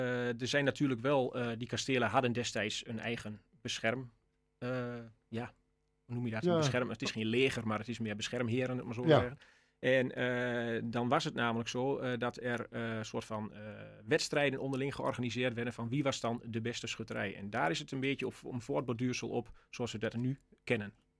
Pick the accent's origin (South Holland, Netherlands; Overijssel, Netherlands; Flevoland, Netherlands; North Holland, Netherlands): Overijssel, Netherlands; Diepenheim; 44 jaar. Geboren en getogen in Diepenheim. Ik woon in Diepenheim met mijn vrouw en twee dochters.